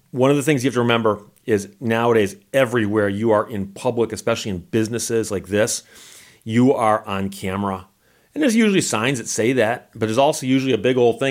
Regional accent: United States; So I am an American.

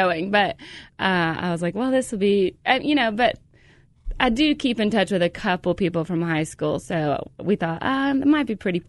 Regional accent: Georgia, United States; I probably heard the N-word more in one weekend there than I did my entire life growing up in Georgia.

